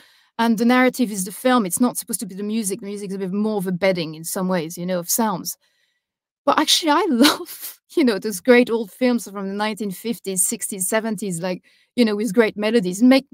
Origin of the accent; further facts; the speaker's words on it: Cherbourg, Normandy, France; Now, I'm from Cherbourg